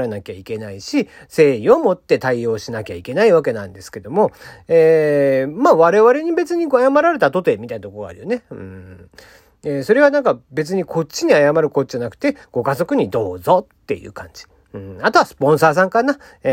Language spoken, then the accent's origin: Japanese; Kagoshima, Japan; 僕も鹿児島の人間なんで人のことは言えませんけども